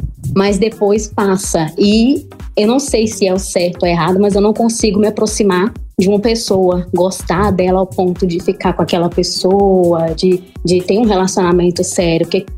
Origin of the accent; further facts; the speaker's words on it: Timóteo, Minas Gerais, Brazil; eu tenho 27 anos. Sou da cidade de Timóteo, em Minas Gerais.